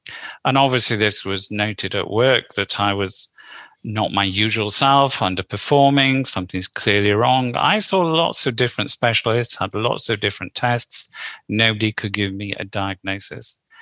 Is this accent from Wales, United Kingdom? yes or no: no; North West England, United Kingdom; born there; also born or lived in Paris, France; I was born in Lancashire, which I know is a place dear to your own heart.